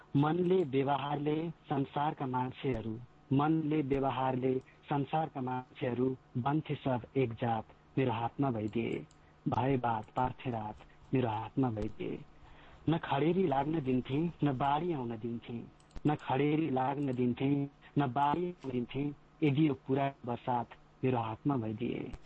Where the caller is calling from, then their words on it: Koshi Province, Nepal; म चितामनबाट झापा बिटाङबाट